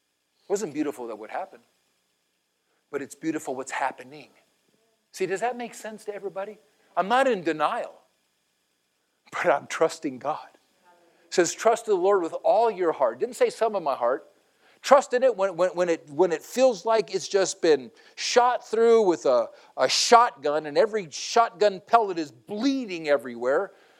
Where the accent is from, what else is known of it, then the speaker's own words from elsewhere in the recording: Puerto Rico; You see, in Puerto Rico, growing up in Puerto Rico, we had this saying, mi casa es su casa.